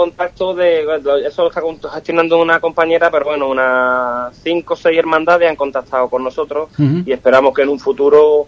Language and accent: Spanish; Ubrique, Andalusia, Spain; Me voy a ir para Ubrique, que pues el Martes Santo... quiero vivir la Semana Santa de mi pueblo con intensidad